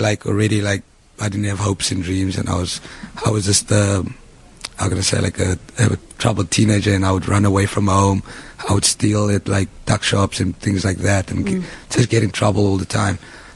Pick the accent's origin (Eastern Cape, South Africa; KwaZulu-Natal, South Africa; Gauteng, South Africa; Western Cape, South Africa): Western Cape, South Africa; Manenberg; also born or lived in Mitchells Plain; I was born in Manenberg. I'm sorry, born in Mrs. Plain and then moved to Manenberg.